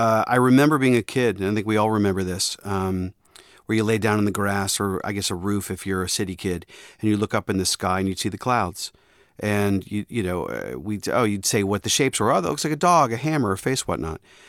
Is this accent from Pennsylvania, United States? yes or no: yes; Upper St. Clair, Pennsylvania, United States; When I was growing up in the South Hills, Upper St. Clair, I loved movies